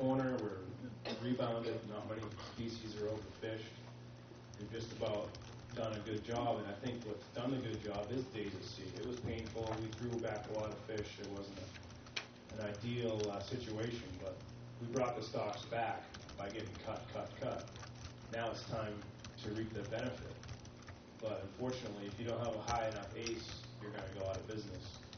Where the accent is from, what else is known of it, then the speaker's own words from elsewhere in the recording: Portland, Maine, United States; I'm from Portland, Maine, here.